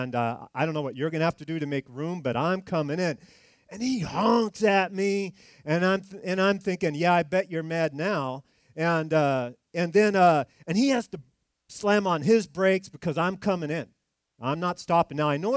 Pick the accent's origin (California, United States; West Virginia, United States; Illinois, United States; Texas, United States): California, United States; And so I, you know, grew up in California, commuted on those crazy highways, and we don't drive defensively.